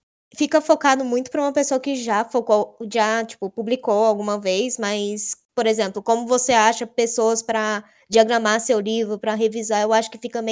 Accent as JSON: {"language": "Portuguese", "town": "Goiânia", "region": "Goiás", "country": "Brazil", "said": "eu sou de Goiânia, Goiás. Eu tenho 22 anos"}